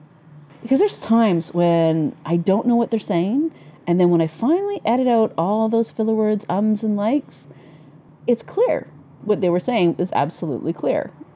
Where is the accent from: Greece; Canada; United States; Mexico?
Canada; Western Canada; But I'm Canadian and I'm not about to butcher those accents by pretending to be anything other than from Western Canada.